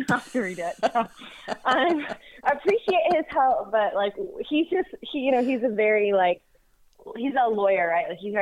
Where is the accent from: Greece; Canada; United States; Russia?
Canada; And she was from Canada and I was from Canada.